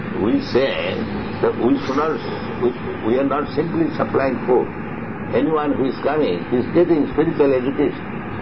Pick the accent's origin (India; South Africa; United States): India; Kolkata, West Bengal; born there; Yes, I am Indian. I was born in Calcutta.